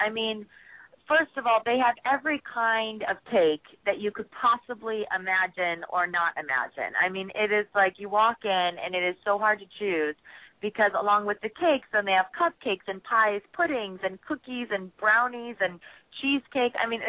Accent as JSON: {"language": "English", "town": "Canton", "region": "Ohio", "country": "United States", "said": "I'm from Canton, Ohio, and there's ice cream parlors about, yeah."}